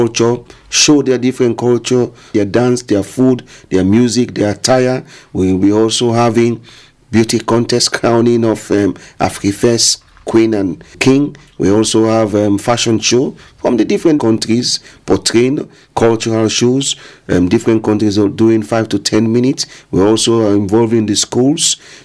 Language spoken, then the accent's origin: English; Sierra Leone; I am from Sierra Leone, originally from Sierra Leone. I'm from the Creole tribe.